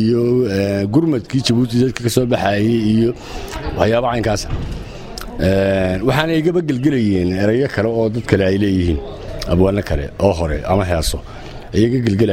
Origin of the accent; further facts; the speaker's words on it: Djibouti; also born or lived in Somalia; waxaan ku dhashay magaalada Qoryaale la yiraahdo degmada Burca Barigeed ah waxaan dhashay 1926-kii